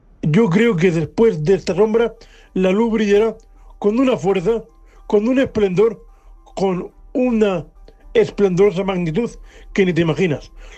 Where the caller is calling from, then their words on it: Murcia, Region of Murcia, Spain; de Murcia, vuestro compañero invidente.